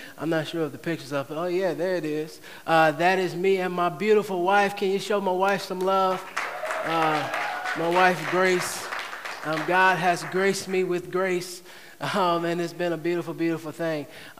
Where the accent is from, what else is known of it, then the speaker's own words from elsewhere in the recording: Franklin, Virginia, United States; We grew up in Franklin, Virginia, which is right down the road